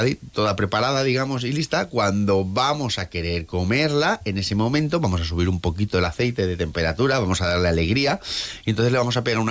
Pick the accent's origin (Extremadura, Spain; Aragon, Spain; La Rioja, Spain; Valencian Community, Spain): Valencian Community, Spain; todo el mundo lo sabemos, porque aquí somos valencianos